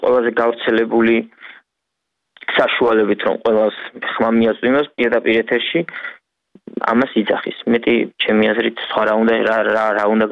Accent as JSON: {"language": "Georgian", "town": "Rustavi", "region": "Kvemo Kartli", "country": "Georgia", "tie": "born or raised there", "said": "მე რუსთავოზე გავიზარდე, რუსთავოზე ვცხოვრობ"}